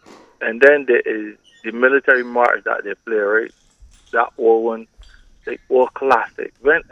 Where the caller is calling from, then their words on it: Saint Philip, Barbados; The capital of Barbados, St. Philip.